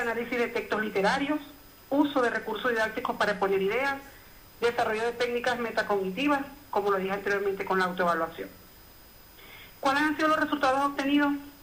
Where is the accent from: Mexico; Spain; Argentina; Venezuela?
Venezuela; now in El Salvador; en mi país, Venezuela